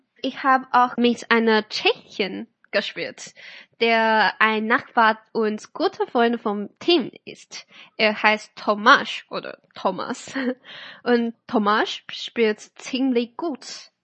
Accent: Kaohsiung, Taiwan; German is a second language; Also ich komme aus Kaohsiung und die Städte in Deutschland sind ziemlich unterschiedlich von Taiwan-Städten

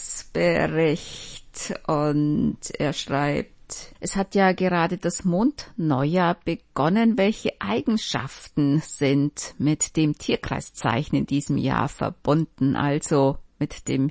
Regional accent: Saarbrücken, Saarland, Germany; born there; Auch heute lege ich was zum Lesen bei, dieses Mal über einen Ausflug in meine alte Heimat, meinen Geburtsort Brebach, Stadtteil von Saarbrücken, wo ich bis 1986 wohnte.

